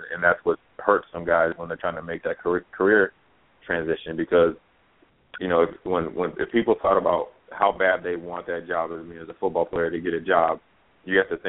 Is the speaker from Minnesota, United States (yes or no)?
yes; Minneapolis, Minnesota, United States; I grew up in Minneapolis